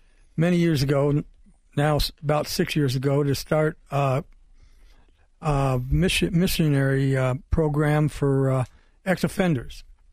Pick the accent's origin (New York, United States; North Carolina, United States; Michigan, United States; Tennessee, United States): Michigan, United States; Detroit; I was raised in Detroit, Motown. Motown all the way.